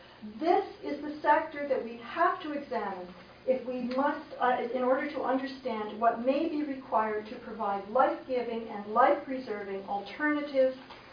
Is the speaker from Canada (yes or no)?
yes; Cobourg, Ontario, Canada; I come from Coburg. Our total population is 18,000 people